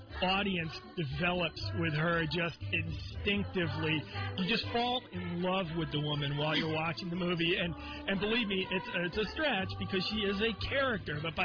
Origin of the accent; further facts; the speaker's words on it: Colchester, Connecticut, United States; Mark and Liz have been making organic cheeses there right in my hometown of Colchester.